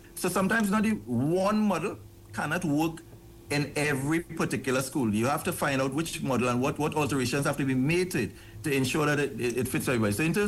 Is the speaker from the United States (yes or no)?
no; Wallerfield, Trinidad & Tobago; I come from an agricultural background. I grew up in Wallerfield. Right? It's a farming area.